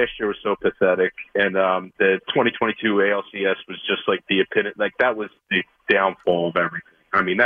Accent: Philadelphia, Pennsylvania, United States; I'm from Philly.

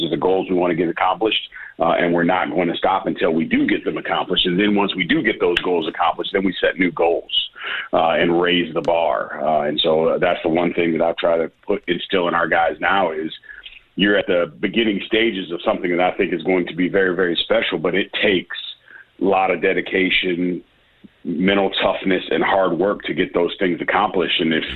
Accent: Midwest, United States; You know, I'm from the Midwest originally.

